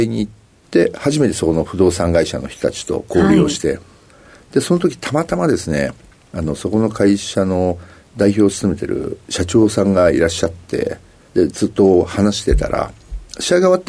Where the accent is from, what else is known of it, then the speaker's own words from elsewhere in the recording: Hachioji, Tokyo, Japan; 東京都の八王子市になります。